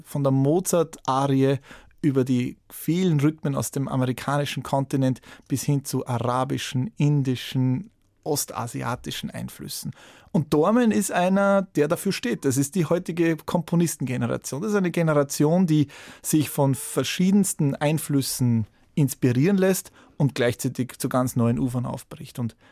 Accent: Salzburg, Austria; dort wo ich aufgewachsen bin, im Salzburger Land, ganz an der Nähe zu Bayern natürlich

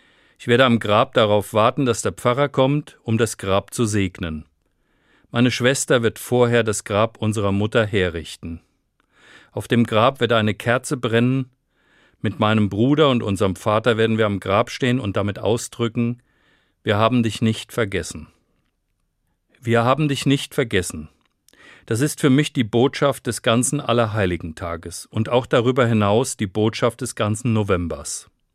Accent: Rhineland-Palatinate, Germany; Ich erinnere mich an diesem Tag immer wieder an meine Kindheit im Westerwald. Bei uns war dieser Tag schulfrei. Ich war Messdiener in der Kirche.

